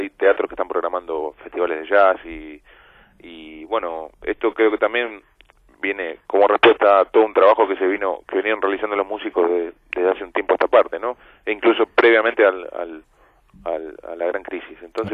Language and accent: Spanish; Mendoza, Argentina; born there; yo soy de Mendoza, soy nacido en Mendoza, en la provincia de Mendoza, que es una provincia que está sobre la cordillera de los Andes, cerca, es una provincia limítrofe con Chile, está a la altura de Santiago de Chile.